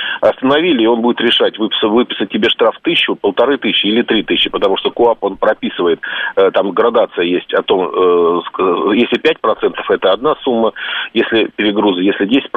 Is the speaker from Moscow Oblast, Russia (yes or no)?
yes; Moscow Oblast, Russia; В небольших городках, я из Подмосковья